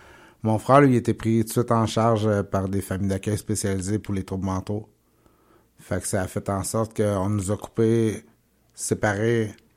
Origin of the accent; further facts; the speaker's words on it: Victoriaville, Quebec, Canada; moi, je suis natif de Victoriaville, puis ces coins-là.